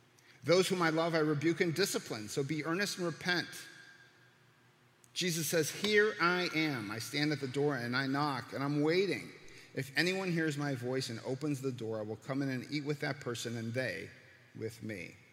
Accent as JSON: {"language": "English", "town": "Detroit", "region": "Michigan", "country": "United States", "tie": "born or raised there", "also_born_or_lived": "Columbus, United States", "said": "I was born in Columbus, Ohio. By 66, we moved to Detroit, Michigan, where I grew up."}